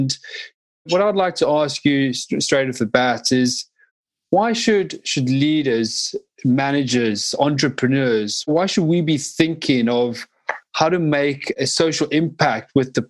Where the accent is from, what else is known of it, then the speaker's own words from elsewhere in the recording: Johannesburg, Gauteng, South Africa; I remember growing up in South Africa, in Johannesburg in the 80s and 90s.